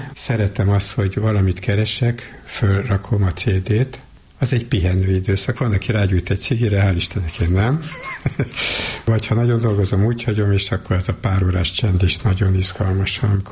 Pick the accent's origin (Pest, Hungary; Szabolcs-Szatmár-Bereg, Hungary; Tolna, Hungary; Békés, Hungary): Pest, Hungary; Tahitótfalu; Utána decemberben kiállítottam Tahitót faluban. A szülőfalumban is.